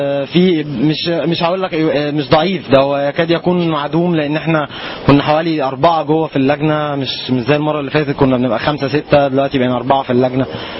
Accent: Egypt

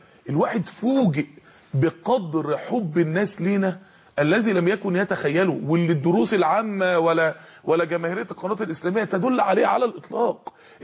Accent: Mansoura, Dakahlia, Egypt; عندنا في المنصورة

